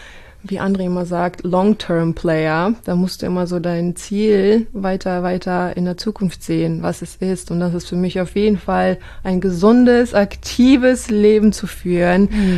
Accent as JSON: {"language": "German", "country": "Kazakhstan", "tie": "born or raised there", "said": "ich bin aufgewachsen in Kasachstan mit wirklich Bioqualität. Wir hatten 2 Gärten, eigenes Gemüse und Obst angebaut. Wir hatten unseren eigenen Bauernhof."}